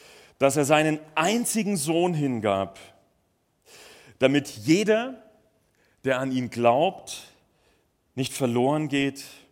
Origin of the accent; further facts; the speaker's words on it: Bavaria, Germany; So begrüßt man sich bei dort, wo ich herkomme, aus Bayern.